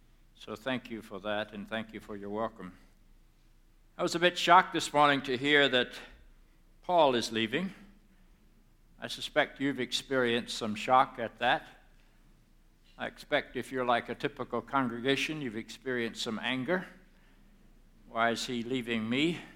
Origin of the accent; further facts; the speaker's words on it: Charlotte, North Carolina, United States; I was raised in the Bible Belt of the South. I grew up about a block away from the home where Billy Graham grew up. His house was the last house on my Charlotte Observer paper route.